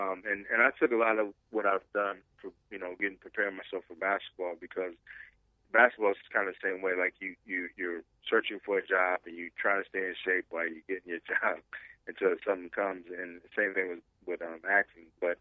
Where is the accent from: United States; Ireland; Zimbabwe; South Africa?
United States; Omaha, Nebraska; I grew up in Omaha, Nebraska. I went to Central and I played.